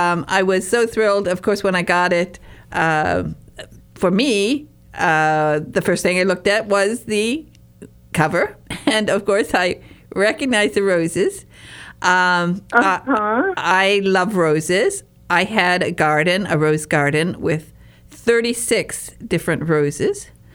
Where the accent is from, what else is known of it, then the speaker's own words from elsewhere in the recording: Michigan, United States; moved away as an adult; also born or lived in Sonning, United Kingdom; I grew up in Northern Michigan, but I bought a house when I was 21 years old. I bought a 400-year-old cottage in Sonning, near Reading, and not far from Oxford.